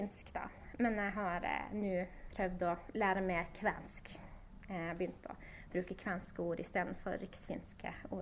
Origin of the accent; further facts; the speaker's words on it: Tromsø, Troms, Norway; Jeg kommer fra Tromsø, og jeg 28 år gammel.